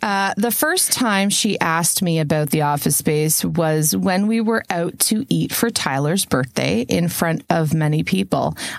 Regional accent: Canada; It's just I'm Canadian, so I automatically auto-corrected my brain to Regina, Saskatchewan.

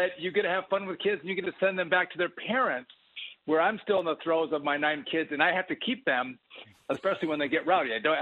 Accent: Wisconsin, United States; I'm from Wisconsin.

